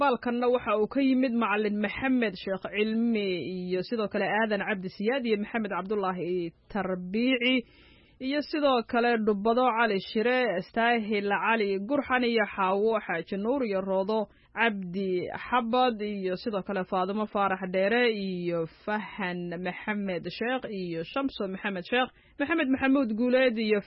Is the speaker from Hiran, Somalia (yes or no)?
no; Mogadishu, Banaadir, Somalia; waa degmada howlwadaag marka waa xaafadihii aan ku dhalannay kulley anigo aan ku dhasho aan ku soo koray